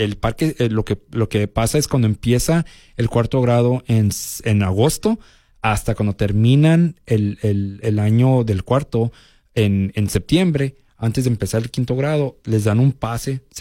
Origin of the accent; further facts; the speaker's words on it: Mexico; ya saben que nosotros como mexicanos llegamos mucha gente en un carro